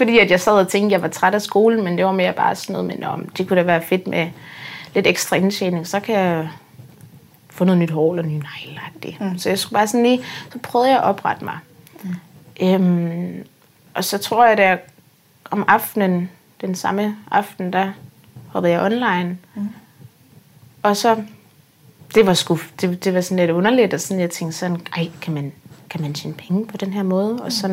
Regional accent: Odense, Region of Southern Denmark, Denmark; Mm. Jeg er 21 år. Kommer fra Odense.

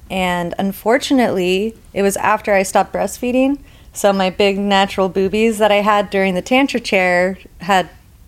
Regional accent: Las Vegas, Nevada, United States; I like to say I'm from Vegas.

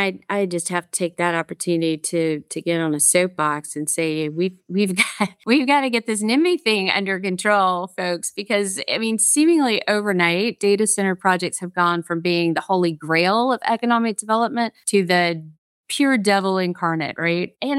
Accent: Southeast, United States; now in Midwest, United States; I'm a Gamecock. I'm from the Southeast, and we all know the Southeast can manufacture.

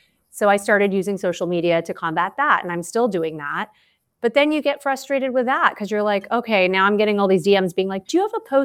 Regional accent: Canada; now in United States

